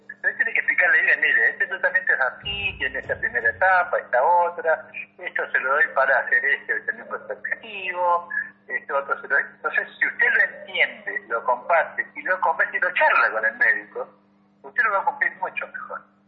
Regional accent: Argentina; nosotros somos argentinos, somos latinos, somos sociales, somos muy sociales

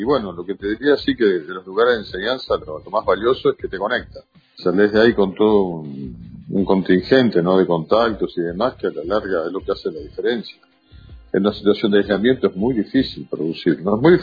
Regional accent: Quilmes, Buenos Aires Province, Argentina; born there; also born or lived in Florencio Varela / Colegiales / Palermo; now in Berazategui, Argentina; No, nací en Quilmes, viví en Florencio Varela posteriormente, Berazategui, después, bueno, Colegiales, Palermo, y ahora sí, nuevamente en Berazategui.

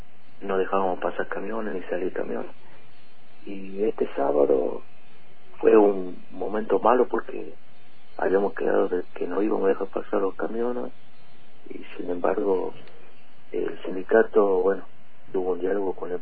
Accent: San Miguel de Tucumán, Tucumán, Argentina; Tucumán, capital, sí.

